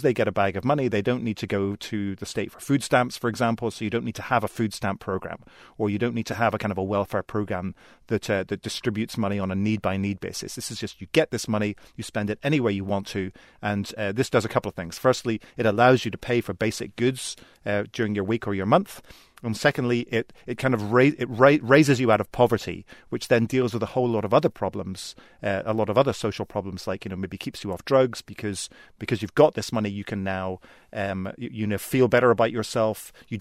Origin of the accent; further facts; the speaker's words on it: United Kingdom; also born or lived in Ireland; I'm from the United Kingdom and Ireland.